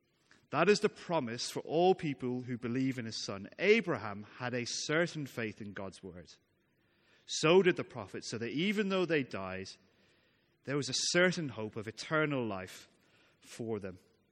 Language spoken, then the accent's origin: English; Ireland; Now, I'm not sure it's just because I'm an Irishman